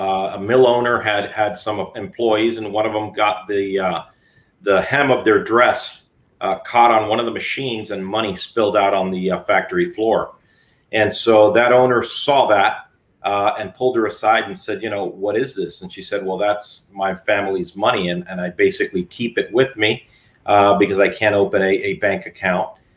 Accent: Miami, Florida, United States; I'll tell you, it was a different Miami. My parents had just come from Cuba.

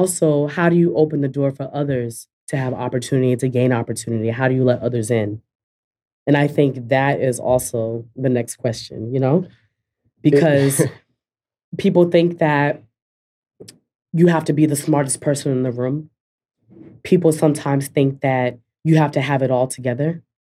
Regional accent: Boston, Massachusetts, United States; I was born and raised in Boston, and I was born in the inner city of Boston and raised in the inner city of Boston.

